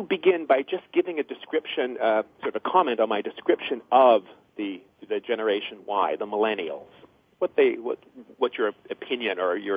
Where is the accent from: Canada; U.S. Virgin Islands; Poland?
Canada; Ottawa, Ontario; now in Brooklyn, United States; Your parents met in my hometown of Ottawa.